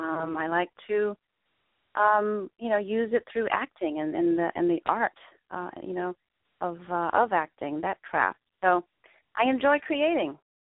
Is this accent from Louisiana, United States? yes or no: yes; Louisiana, United States; And then I was raised in South Louisiana.